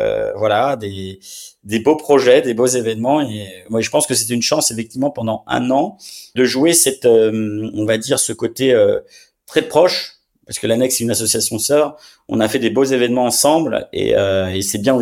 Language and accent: French; Bourgogne-Franche-Comté, France; moi je suis un peu chauvin, donc moi je suis originaire de Bourgogne.